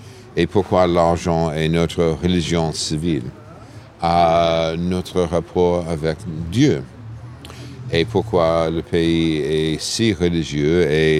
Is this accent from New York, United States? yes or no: yes; New York, United States; mais c'est ma ville natale